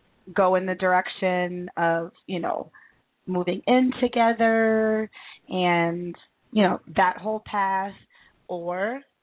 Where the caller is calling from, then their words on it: Centennial, Colorado, United States; I'm actually calling from Centennial, Colorado.